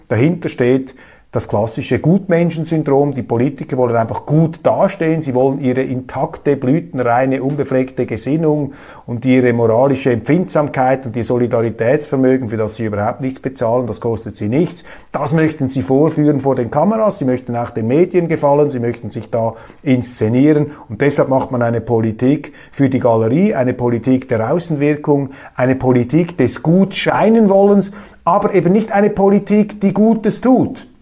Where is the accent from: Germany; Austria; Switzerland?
Switzerland; Die Schweizer sind sehr, sehr europäisch veranlagt und als Schweizer sage ich, ein guter Europäer ist skeptisch gegenüber der Europäischen Union